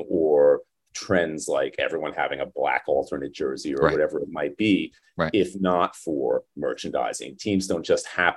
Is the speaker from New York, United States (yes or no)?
yes; Long Island, New York, United States; because I grew up on Long Island and I'm a Mets fan.